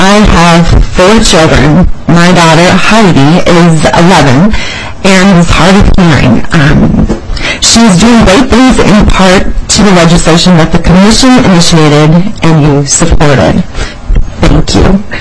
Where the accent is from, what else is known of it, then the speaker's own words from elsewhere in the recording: Willmar, Minnesota, United States; I am from Wilmer, Minnesota